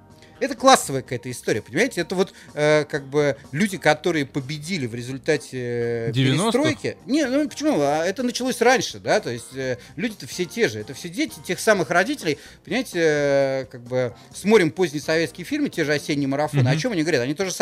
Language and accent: Russian; Saint Petersburg, Russia; Конечно, как каждый нормальный петербуржец, я никогда не хожу в Эрмитаж.